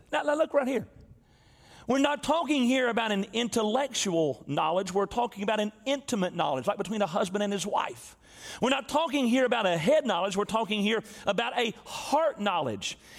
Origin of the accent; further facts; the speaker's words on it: Tennessee, United States; I'm from West Tennessee. My zip code growing up was EIEIO. I was raised in the country, I mean out in the sticks in the middle of nowhere.